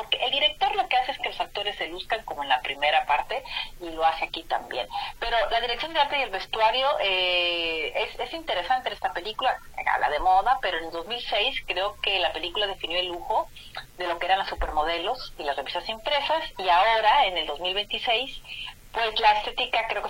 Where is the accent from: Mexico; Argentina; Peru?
Mexico; Monterrey, Nuevo León; also born or lived in Guadalajara; Soy de Monterrey, pero viví en Guadalajara muchísimos años.